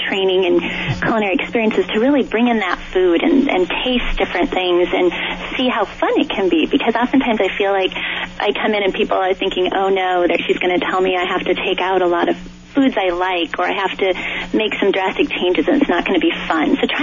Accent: Nebraska, United States; Well, you know, when I was young, I grew up in Nebraska and was around fresh fruit and fresh vegetables with our family garden, my grandparents' farm

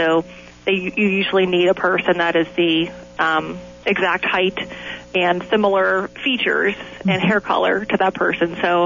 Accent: Pittsburgh, Pennsylvania, United States; I'm from Pittsburgh and I'm a funeral director.

